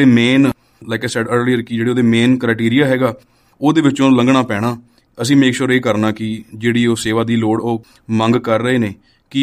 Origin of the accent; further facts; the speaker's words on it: Canada; ਇਹ ਅਸੀਂ ਸਾਰੇ ਚਾਰੇ ਮੈਂਬਰਸ ਕੈਨੇਡਾ ਤੋਂ ਹਾਂ